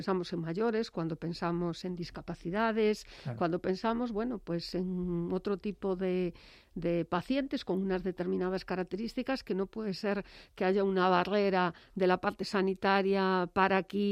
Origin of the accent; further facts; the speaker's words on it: Galicia, Spain; nos sentimos gallegos, pertenecemos, somos españoles